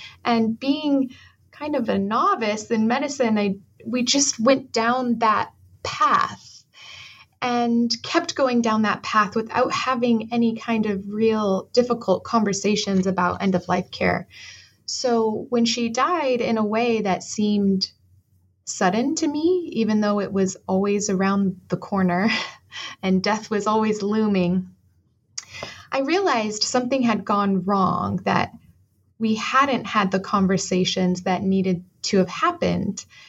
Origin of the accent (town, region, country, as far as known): Arizona, United States